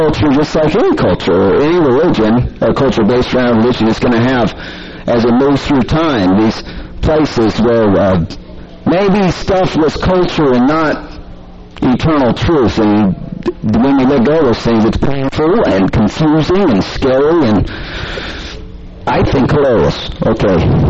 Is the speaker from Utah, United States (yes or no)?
yes; Utah, United States; the moment they find out, they see in my bio, I'm from Utah, it just comes.